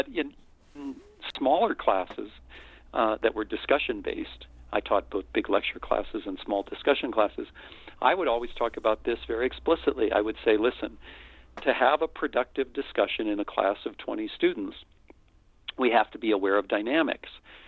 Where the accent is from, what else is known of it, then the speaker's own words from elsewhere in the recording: United States; you know, I'm white, I'm male, I'm American, I'm, you know, educated